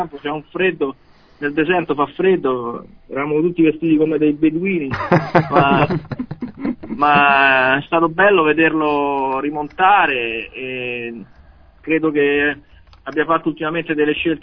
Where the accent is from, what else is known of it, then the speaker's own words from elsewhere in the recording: Rome, Lazio, Italy; Vabbè, comunque siamo tutti di Roma